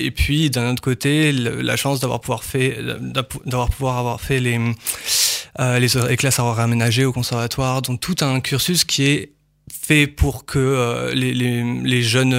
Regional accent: France; born there; moi je suis né en France, mais mon père est d'origine marocaine et ma mère est franco-libanaise.

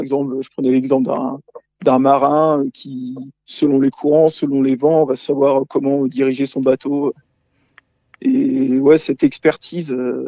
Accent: Brittany, France; moi je viens de Bretagne, donc j'ai connu le bord de mer, les tempêtes.

